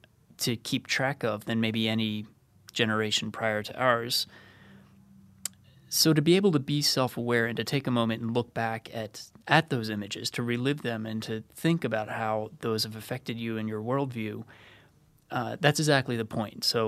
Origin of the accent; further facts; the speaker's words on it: Florida, United States; Sure. I grew up in Southeast Florida. I grew up an hour away from NASA, not too far away from Cape Canaveral.